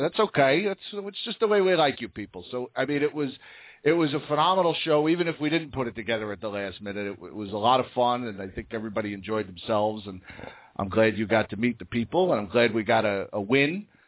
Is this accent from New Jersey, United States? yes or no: yes; Bayonne, New Jersey, United States; Well, I grew up in Bayonne, which is just across the smelly bay from Newark